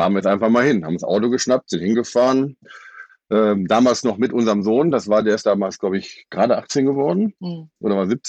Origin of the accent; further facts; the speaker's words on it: Lower Saxony, Germany; Wir kommen aus dem Landkreis Osnabrück